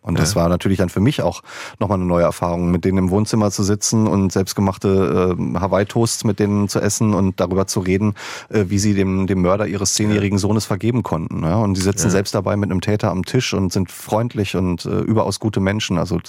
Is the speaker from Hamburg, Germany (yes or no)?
no; North Rhine-Westphalia, Germany; now in Dortmund, Germany; Ja, da ich ja gebürtig aus dem Sauerland bin, ist da schon eher Schalke geprägt, das Umfeld.